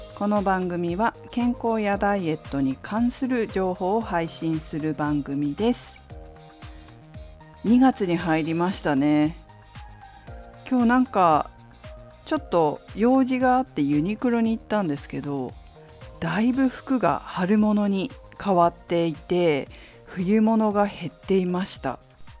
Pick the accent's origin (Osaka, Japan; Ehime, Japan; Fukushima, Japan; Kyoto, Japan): Fukushima, Japan; now in Tokyo, Japan; 私も福島県福島市出身なので、2月は超寒いということを知っております。